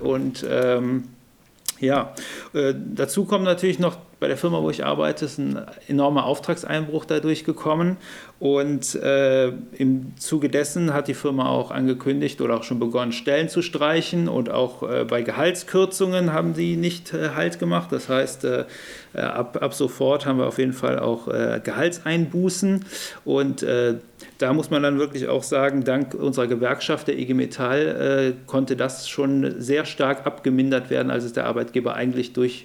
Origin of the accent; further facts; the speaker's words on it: Rösrath, North Rhine-Westphalia, Germany; Wie schon gesagt, ich komme aus Rösrath, bin 29 Jahre alt und ich arbeite als Ingenieur in Köln